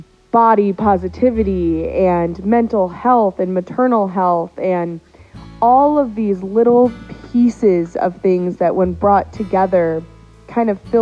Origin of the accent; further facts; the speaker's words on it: Los Angeles, California, United States; also born or lived in Montana; I grew up in Los Angeles, so I literally didn't go camping for the first time until I was like 16. But after that first time, I was hooked. I ended up moving to Montana